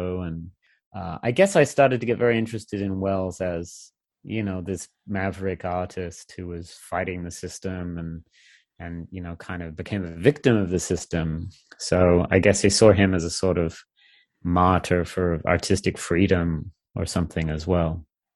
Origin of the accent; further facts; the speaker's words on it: Australia; I'm from Australia.